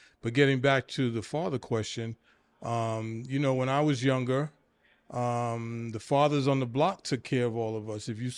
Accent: Brooklyn, New York, United States; born and bred in Brooklyn, man. 62 years at this point. Kids, grandkids, went to school all through Brooklyn, did politics, family, community. You know, I'm Brooklyn all day.

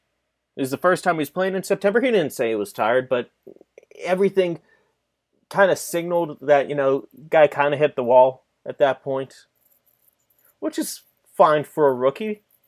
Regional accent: Pittsburgh, Pennsylvania, United States; I grew up in Pittsburgh in the early 2000s.

